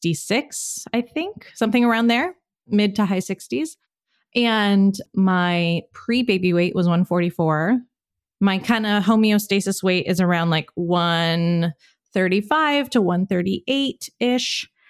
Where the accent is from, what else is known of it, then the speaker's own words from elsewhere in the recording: California, United States; And I'm from California. I'm from the Bay. I like very much am a water baby.